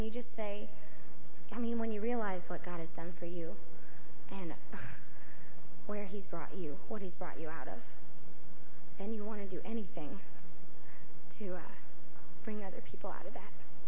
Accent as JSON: {"language": "English", "region": "Tennessee", "country": "United States", "said": "I'm from Tennessee, and I almost didn't come up and share because I was like, well, all these northern people don't want to hear from a little southern girl that they don't know"}